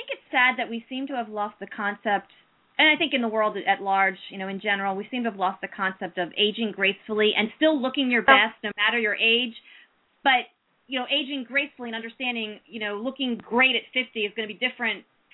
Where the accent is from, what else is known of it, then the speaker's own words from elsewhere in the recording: United States; now in South Florida, United States; And I'll say this as an American. I think in the United States, it kind of depends on where you go.